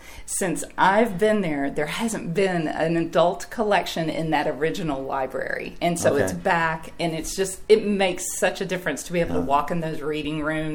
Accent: Tennessee, United States; I grew up in Tennessee, and I went to school at Maryville College, where I worked in the library.

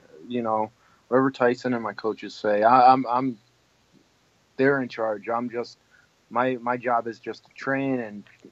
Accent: Springfield, United States; I don't golf. I'm from Springfield, man. I don't golf.

